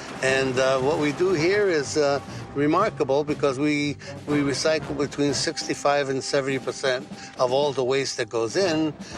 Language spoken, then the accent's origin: English; San Francisco, California, United States; I was born and raised in North Beach in San Francisco. My dad was a scavenger.